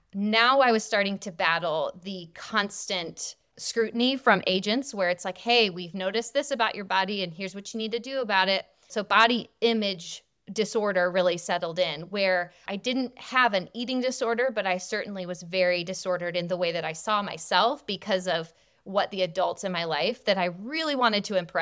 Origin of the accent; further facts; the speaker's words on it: Detroit, Michigan, United States; because I'm from Detroit. And so it was like a 4 or 5 hour drive.